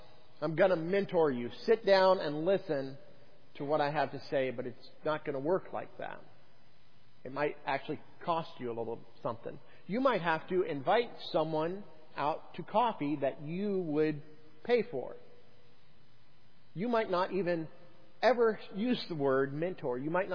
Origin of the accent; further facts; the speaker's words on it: Colorado Springs, Colorado, United States; he's from Colorado Springs. I'm from Colorado Springs.